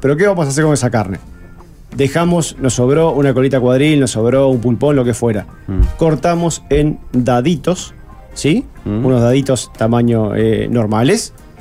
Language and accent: Spanish; Uruguay; Sí, sé por qué, porque somos uruguayos.